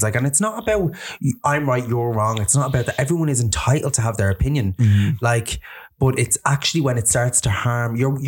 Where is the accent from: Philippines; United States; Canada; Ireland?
Ireland; I'm like, I'm fucking Irish.